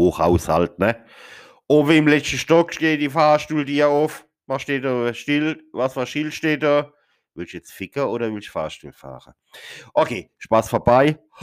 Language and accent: German; Mannheim, Baden-Württemberg, Germany; born there; Gebürtig bin ich ja aus Mannheim, aus dem tiefsten Mannheim, aus der Niggerstadt, wisst, aus der Fetzend.